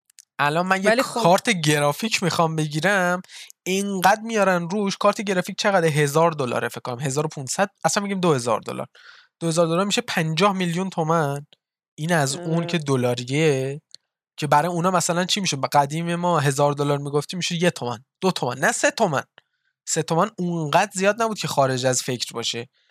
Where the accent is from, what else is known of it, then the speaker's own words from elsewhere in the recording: Iran; مخصوصا ما که ایرانیم، خودمون میدونیم ایرانیم